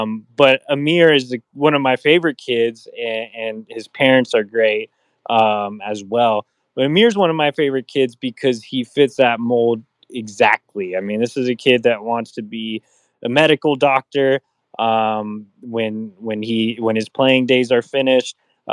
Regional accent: Dallas, Texas, United States; now in Chicago, United States; you know, everybody knows I'm from Dallas, coming over from the Texas beat, living in Chicago, being in the Midwest

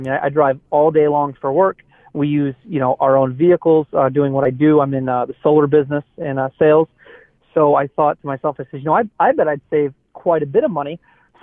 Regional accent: Indiana, United States; when I decided to come back to work in Chicago, which is closer to home, I'm from Indiana, so I could see my family more

